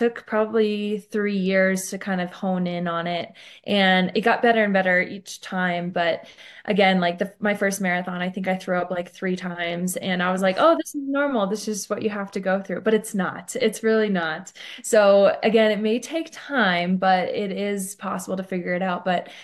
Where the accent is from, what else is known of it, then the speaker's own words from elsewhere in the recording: Midwest, United States; I really attest that to well, one, growing up in the Midwest, dairy was a huge one, getting in that calcium.